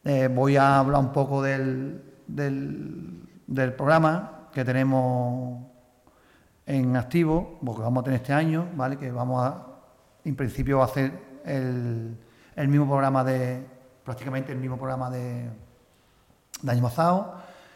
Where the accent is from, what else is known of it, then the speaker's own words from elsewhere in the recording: San Roque, Andalusia, Spain; Tenemos que tener los sanroqueños en la cabeza harta por el entorno natural que tenemos